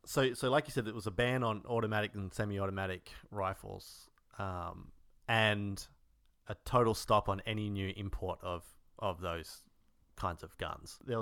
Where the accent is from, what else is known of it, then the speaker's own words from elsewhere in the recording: Australia; moved away; being an Australian and living here